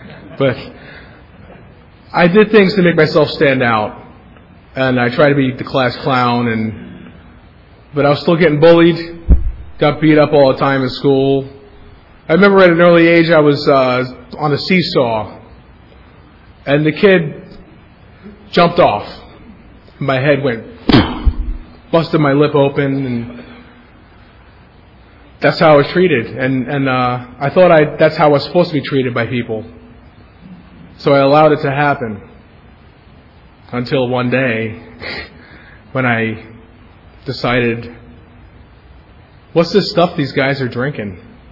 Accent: Brooklyn, New York, United States; I grew up in Brooklyn, New York, and a lot of times I think I'm the only nice guy that came from Brooklyn.

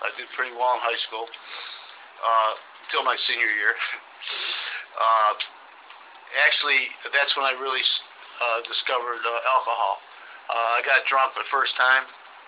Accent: Chicago, Illinois, United States; born there; I was, you can tell by my accent, I was born in the South. South side of Chicago.

